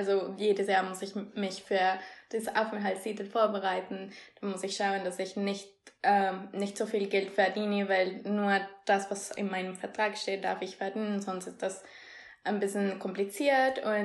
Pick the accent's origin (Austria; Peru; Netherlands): Peru; now in Berlin, Germany; ich komme aus Peru, ich bin 25 Jahre alt und ich habe BWL studiert und bin seit 2015 hier in Berlin.